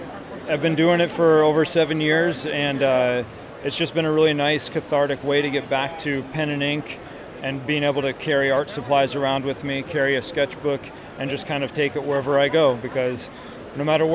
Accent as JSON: {"language": "English", "town": "Portland", "region": "Oregon", "country": "United States", "tie": "born or raised there", "said": "Portland is my hometown, and I've been to all over the country, and I always come home."}